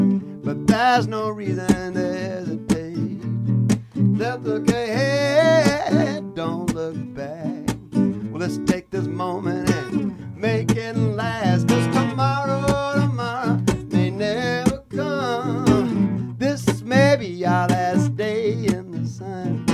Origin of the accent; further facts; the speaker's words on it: North Carolina, United States; moved away as an adult; also born or lived in Nashville; now in Austin, United States; I was in Austin. I grew up in North Carolina.